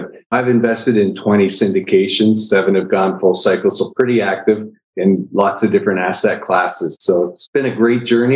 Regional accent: Niagara Falls, Ontario, Canada; I'm originally from Niagara Falls, Canada.

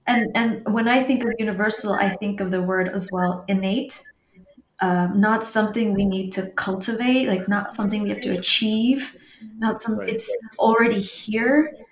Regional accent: Sri Lanka; now in United States; I'm married to a Polish man. I'm from Sri Lanka. I'm practicing Tibetan Buddhism in America. I lived everywhere.

